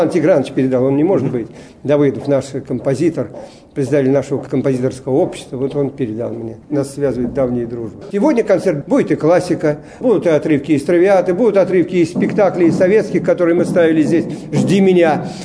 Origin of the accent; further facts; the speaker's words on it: Penza, Penza Oblast, Russia; А мы из Пензы, все у нас из Пензы, солисты тоже в основном все из Пензы.